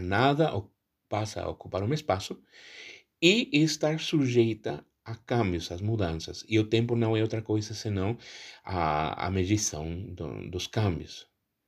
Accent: Mexico; Portuguese is a second language; Como vocês sabem, eu sou mexicano, não sou brasileiro

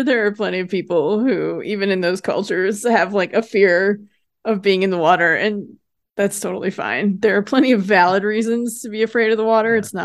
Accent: Lake Tahoe, United States; I grew up in Lake Tahoe, and I've spent a lot of time in Lake Tahoe

